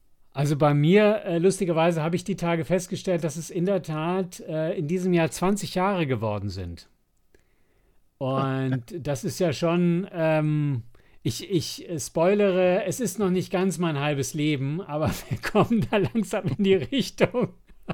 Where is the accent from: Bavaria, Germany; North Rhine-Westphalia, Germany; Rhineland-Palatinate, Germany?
Bavaria, Germany; Tennenlohe; Tenlohe der Ort, wo ich herkomme, Grüße gehen raus.